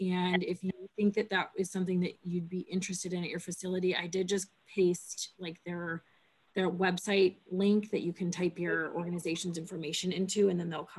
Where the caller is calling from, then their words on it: Connecticut, United States; I'm calling from Connecticut.